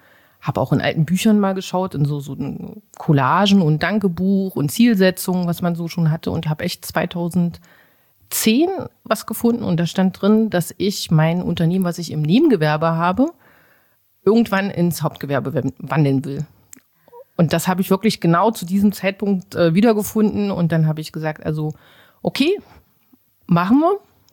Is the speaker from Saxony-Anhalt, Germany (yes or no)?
yes; Magdeburg, Saxony-Anhalt, Germany; also born or lived in Bulgaria; Ich lebe hier in Magdeburg, seitdem ich 5 bin. Gebürtig bin ich eigentlich aus Bulgarien, also von daher eine kleine Reise hinter mir.